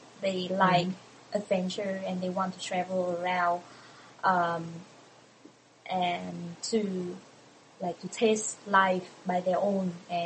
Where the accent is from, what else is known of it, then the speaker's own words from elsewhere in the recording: Vietnam; I'm from Vietnam.